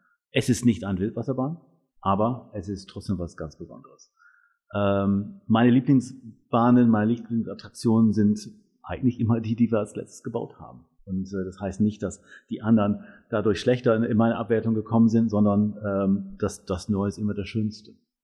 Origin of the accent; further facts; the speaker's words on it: Scotland, United Kingdom; German is a second language; moved away as an adult; now in Bad Oldesloe, Germany; Ich komme ursprünglich, das hört man ein klein bisschen aus dem Akzent immer noch und die Sprachweise, ich komme aus Großbritannien, genauer gesagt aus Schottland.